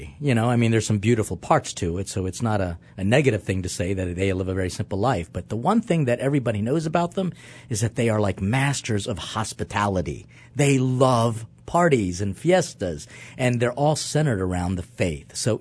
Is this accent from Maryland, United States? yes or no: yes; Baltimore, Maryland, United States; also born or lived in Philippines / Italy; originally from the Philippines, came to America when I was about 2 years old. Baltimore has always been home and lived there, except for the times when I lived in Italy, in the Vatican, studying as a seminarian